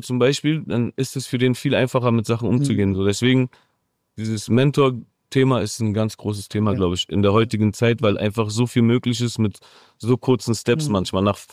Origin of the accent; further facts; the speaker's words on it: Berlin, Germany; Als Berliner sowieso.